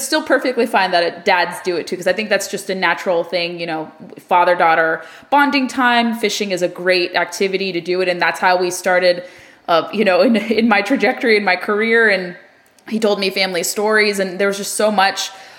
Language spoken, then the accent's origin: English; California, United States; Even growing up in California, which is not really seen as like a sportsman's paradise today, it was when I was growing up there in the early 90s.